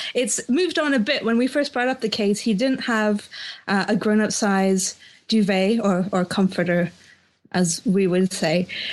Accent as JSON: {"language": "English", "region": "Ontario", "country": "Canada", "lives_now": "United Kingdom", "said": "I'm from Ontario, near Ottawa."}